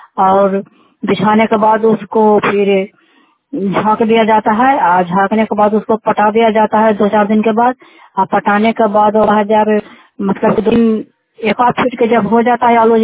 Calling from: Hilsa, Bihar, India; और हिलसा ब्लॉक से बोल रही हूँ।

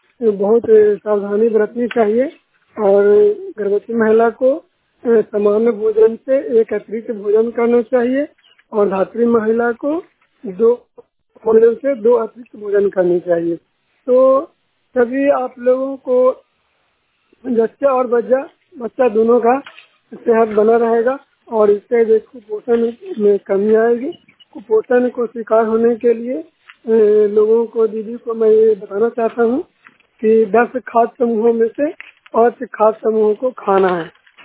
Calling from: Nalanda, Bihar, India; सरकारी ब्लॉक नालंदा जिला के निवासी हूँ।

